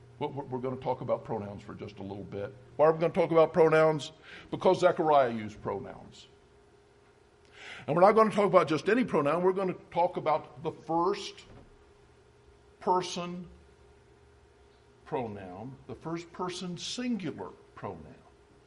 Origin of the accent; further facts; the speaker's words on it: Roanoke, Virginia, United States; And even though I'm from the South in Roanoke, Virginia, I don't refer to myself as y'all.